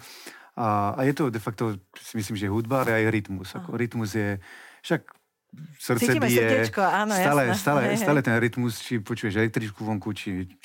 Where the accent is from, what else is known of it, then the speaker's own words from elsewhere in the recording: France; now in Slovakia; Ja som neodišiel z Francúzska, pretože tam mi bolo zle.